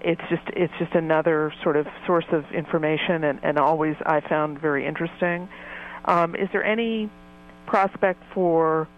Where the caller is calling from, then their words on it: San Francisco, California, United States; I'm calling from San Francisco.